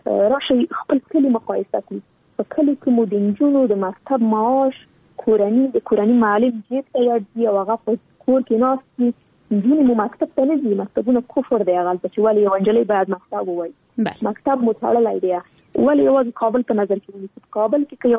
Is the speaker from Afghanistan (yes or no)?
yes; Afghanistan; نن ورځ موږ څومره کلونه کېږي چې په افغانستان کې جګړه روانه ده. زه خو شخصا په جګړه کې پیدا شوی یم، دا دې په جګړه کې را لویه شولم